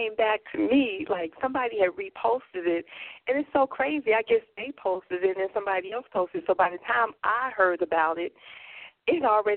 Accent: Chicago, Illinois, United States; y'all must not know I'm from Chicago.

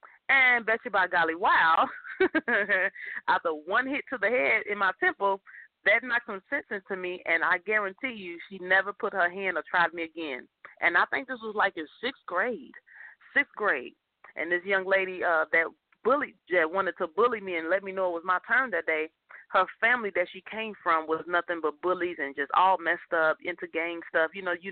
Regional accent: Chicago, Illinois, United States; you know, I'm from Chicago. I live the city life. I love the city life.

